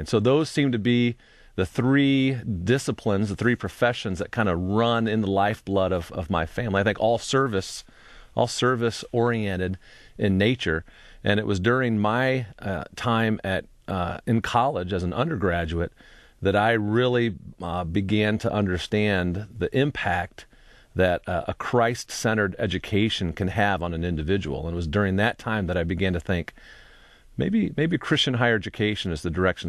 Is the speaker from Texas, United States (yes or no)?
no; Indianapolis, Indiana, United States; Well, I am an identical twin, and so born and raised in Indianapolis with somebody who looked just like me and spoke just like me and acted just like me.